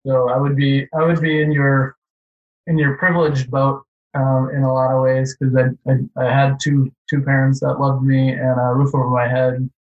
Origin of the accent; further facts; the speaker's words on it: Wisconsin, United States; now in California, United States; So I'm from Wisconsin originally.